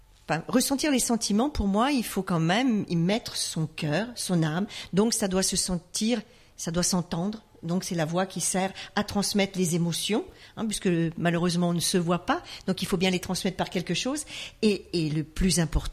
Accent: Bourgogne-Franche-Comté, France; accent: Morvan; je vais vous gratifier de mon accent sur cette histoire qui malheureusement n'a pas le charme de l'accent du Midi, mais qui est le mien à l'origine.

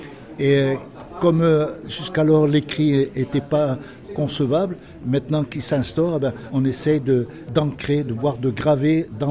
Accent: France; born there; J'habite à Toulon en France, je suis né en France, mon père aussi. Mon grand-père est né en 1888, il est né en Pologne. Et en 1912, ils sont arrivés en France

